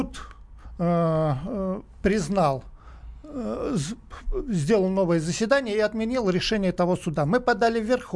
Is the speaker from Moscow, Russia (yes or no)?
yes; Moscow, Russia; мы москвичи